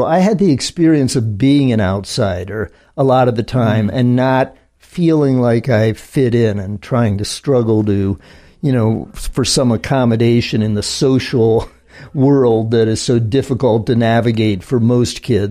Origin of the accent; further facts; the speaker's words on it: North Tonawanda, New York, United States; I'm not originally from North Tonawanda. My dad was in the FBI.